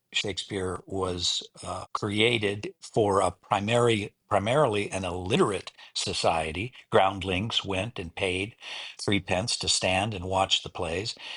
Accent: Martin, North Dakota, United States; and then I was raised in Martin, North Dakota, a very small rural community in the middle of North Dakota, and so you have to take care of each other.

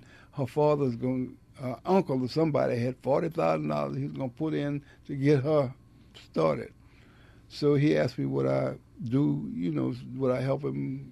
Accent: New Orleans, Louisiana, United States; But when he met me and found out I was from New Orleans, he was excited about me.

